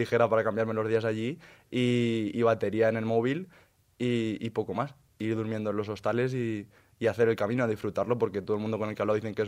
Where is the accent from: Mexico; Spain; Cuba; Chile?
Spain; Motilla del Palancar, Castilla-La Mancha; Sí, que tiene 6.000 habitantes. Entonces, una chica que es de allí de mi pueblo tiene esta enfermedad.